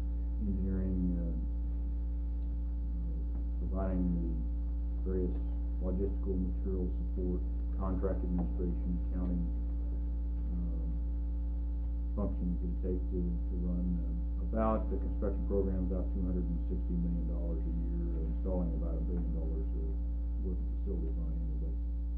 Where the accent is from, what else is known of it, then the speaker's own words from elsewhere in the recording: Pasadena, California, United States; born there; now in Alaska, United States; I was born in Pasadena, California, and was never raised. I moved around the country quite a bit, coming to Alaska in 1968 with the Forest Service in Fairbanks.